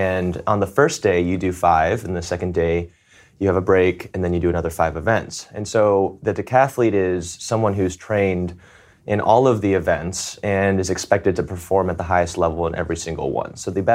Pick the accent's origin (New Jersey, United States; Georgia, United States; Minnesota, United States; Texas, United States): Georgia, United States; Atlanta; So, growing up in Atlanta where, it was great weather, then going to South Bend where I think we had the number 2 worst weather in America in terms of a college campus